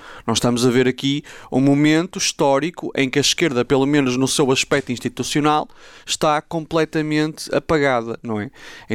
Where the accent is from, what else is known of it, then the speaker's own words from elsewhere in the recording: Braga, Portugal; E sou de Braga e cá estou.